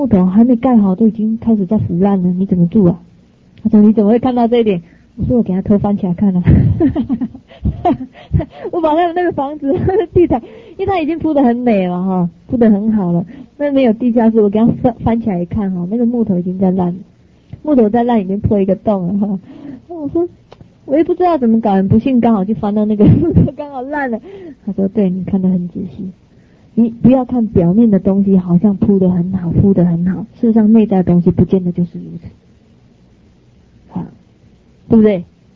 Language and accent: Chinese; China; 我们中国人还不错啦。好，为什么呢？我看到我们中国的那种砖头，我就欢喜得不得了